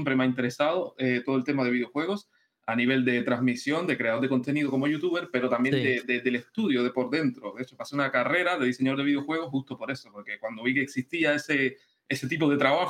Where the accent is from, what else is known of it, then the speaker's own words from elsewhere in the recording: Cuba; Yo era muy chamaco todavía, vivía en Cuba, no teníamos ni siquiera acceso a internet